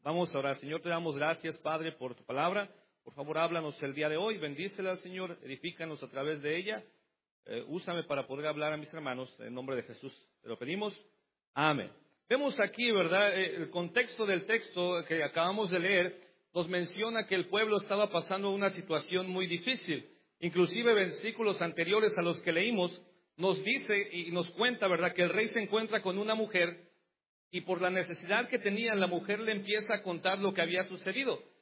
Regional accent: Mexico City, Mexico; hermano, yo vengo de la Ciudad de México. Yo trabajo ahí en la Iglesia Bautista Monte Sión con el pastor Kevin Wynn.

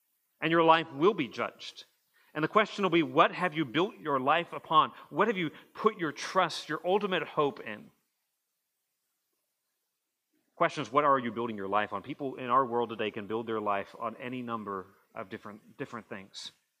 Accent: Arizona, United States; now in Mobile, United States; Where I grew up in Arizona, I think probably similar climate to what ancient Israel had compared to what we have.

